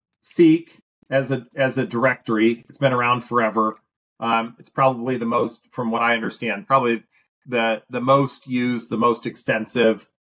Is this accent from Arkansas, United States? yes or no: no; Grand Rapids, Michigan, United States; Yeah, right in my hometown. It's in Grand Rapids.